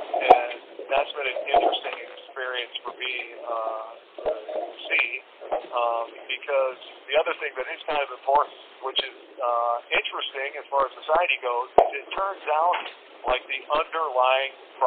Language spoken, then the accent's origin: English; Alaska, United States; I was born and raised in Alaska.